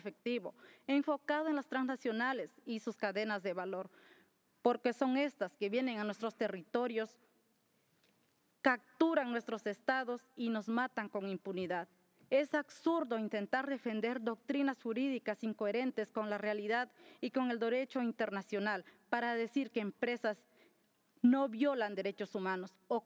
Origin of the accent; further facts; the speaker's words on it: Ecuador; Como ecuatoriana, como afectada, como mujer indígena resistiendo al poder corporativo de las transnacionales